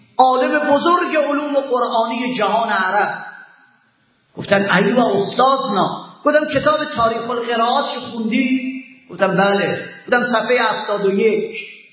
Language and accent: Persian; Iran; من طلبه هستم، از ایران آمدم